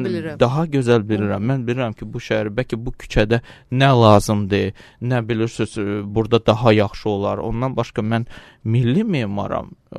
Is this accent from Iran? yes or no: no; Baku, Azerbaijan; born there; bəlkə biz bir Azərbaycanlı kimi bir məsləhət verərik. Axı, mən bu Bakıda anadan olmuşam, bu mənim şəhərim. Mənim ölkəmdir.